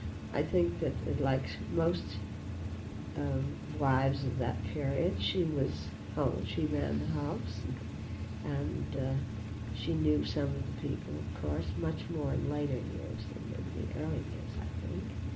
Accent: New York City, New York, United States; born there; Oh, well, I was born in New York in December of 1902.

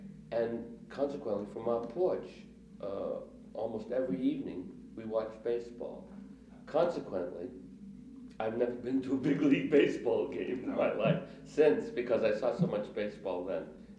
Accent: Everett, Massachusetts, United States; also born or lived in Malden; Well, I was born in Malden, but I moved to Everett at the age of one, something like that.

